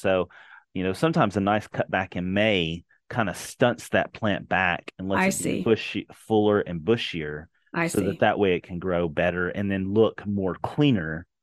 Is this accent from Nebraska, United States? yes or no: no; Tennessee, United States; But I mean, so I grew up in Tennessee, and, you know, even for my parents, it would die back to the ground every year and then reemerge in the spring.